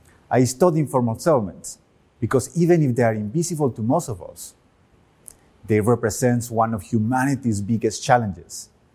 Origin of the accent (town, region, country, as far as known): Medellin, Antioquia, Colombia; born or raised there